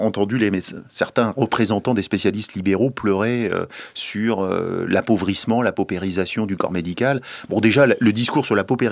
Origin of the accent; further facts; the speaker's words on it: France; aujourd'hui, on est français, nous, on considère ça comme naturel.